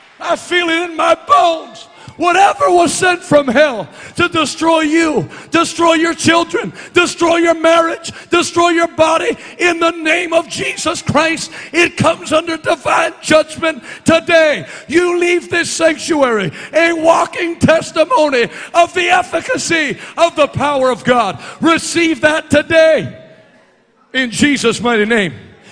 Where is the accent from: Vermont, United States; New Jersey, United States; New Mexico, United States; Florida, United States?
Vermont, United States; But I grew up preaching in Vermont, so that was no big deal.